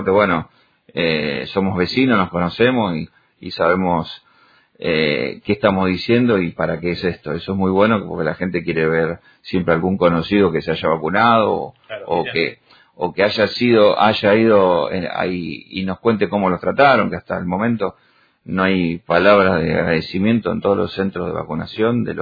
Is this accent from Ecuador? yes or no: no; Argentina; Entonces, no somos inmortales los argentinos y tenemos que tener cuidado